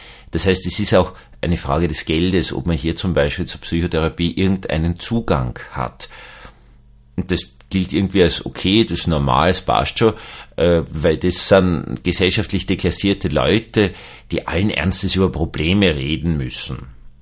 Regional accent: Vienna, Austria; Also Sie wissen ja, dass ich gebürtiger Wiener bin. Ich bin in einem großbürgerlichen Haushalt aufgewachsen, in einem altösterreichischen, einem bürgerlichen, liberalen. Ich komme aus dem freisinnigen, freiheitlichen, jetzt im besten Sinn des Wortes, Protestantismus in Österreich heraus.

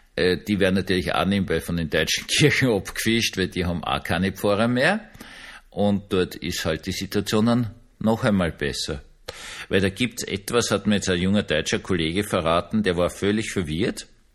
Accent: Austria; Dieses mein Heimatland Österreich

